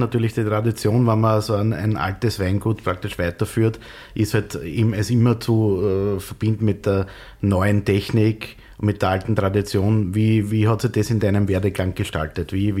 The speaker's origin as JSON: {"language": "German", "region": "Burgenland", "country": "Austria", "tie": "born or raised there", "said": "wir sind ja beide eher aus derselben Gegend, wir sind am Leitergebirge praktisch aufgewachsen und schauen kurz drüber über den Hügel am Neusiedlersee."}